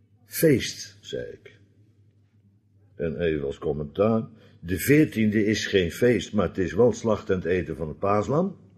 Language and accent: Dutch; Netherlands; normale mensen, dat zijn wij Nederlanders niet, ik wil het graag zo houden trouwens ook nog